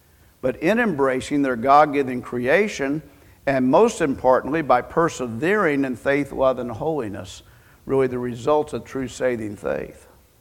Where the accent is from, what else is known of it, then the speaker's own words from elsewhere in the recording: Farmington, United States; She retired to Farmington, my hometown, and ended up working there in the state hospital